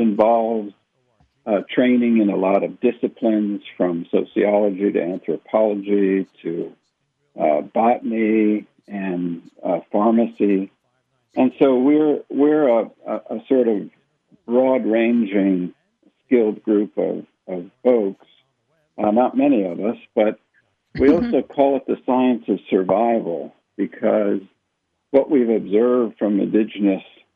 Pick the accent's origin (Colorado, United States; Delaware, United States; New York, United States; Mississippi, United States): Delaware, United States; Wilmington; I grew up in Wilmington, Delaware, and I became enchanted with plants at about age 4, as I remember.